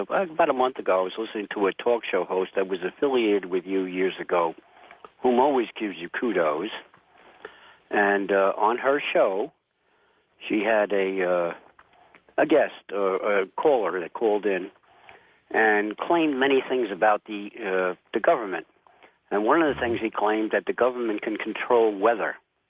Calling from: New York, United States; I'd like to say, first of all, good morning, because I'm from New York.

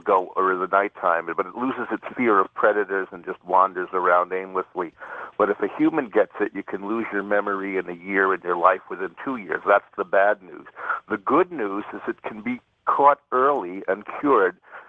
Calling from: Ithaca, New York, United States; I'm calling from Ithaca, New York.

